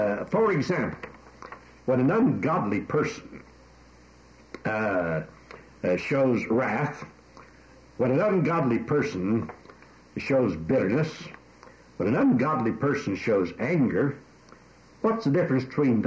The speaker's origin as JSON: {"language": "English", "country": "United States", "tie": "born there", "said": "He's a Britisher by birth, and I'm an American by birth. That's what I am by birth, you see."}